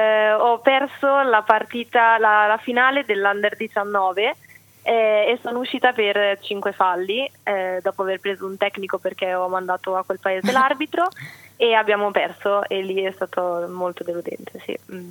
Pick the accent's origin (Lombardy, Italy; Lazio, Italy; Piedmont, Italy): Lombardy, Italy; Gavirate; Gavirate.